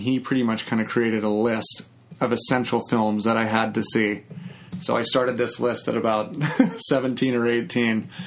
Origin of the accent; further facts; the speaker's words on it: Utah, United States; I'm from Utah, was raised Mormon. You know, that was a really big part of my life and my family's life and all of that.